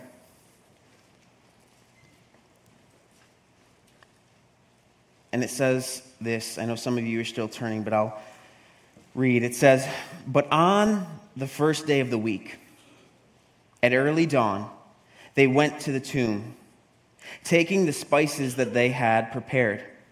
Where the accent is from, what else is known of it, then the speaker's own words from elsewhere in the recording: New York, United States; Because growing up, I grew up in Northeast America, aka New York, upstate New York, not city New York, upstate New York.